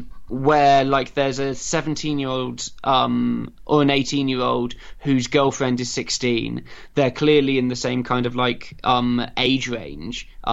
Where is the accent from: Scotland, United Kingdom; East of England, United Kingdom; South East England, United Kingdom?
East of England, United Kingdom; people were having sex from the age of like 13 where I was growing up in Essex.